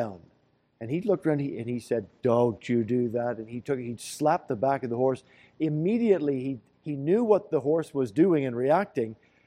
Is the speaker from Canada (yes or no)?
yes; Canada; to me as a Canadian